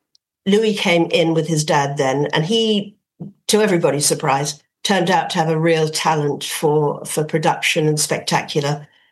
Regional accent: Dublin, Leinster, Ireland; accent: Dublin; And Dublin in those days, as you can hear from my accent, I shouldn't be telling you.

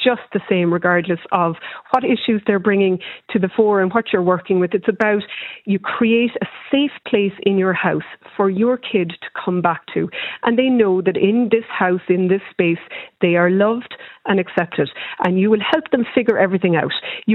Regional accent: Ireland; I grew up in Ireland in the 70s and 80s

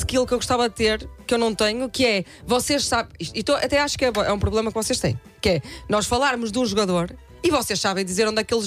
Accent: Guimarães, Braga, Portugal; acho que nós ouvintes sabem que eu sou vitoriana, não é? Eu sou de Guimarães.

